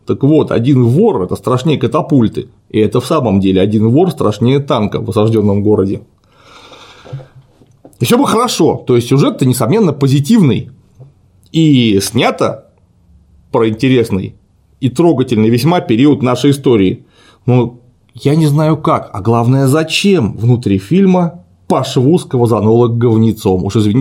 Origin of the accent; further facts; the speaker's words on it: Saint Petersburg, Russia; Я некоторым образом ленинградец, поэтому для меня тема интересна.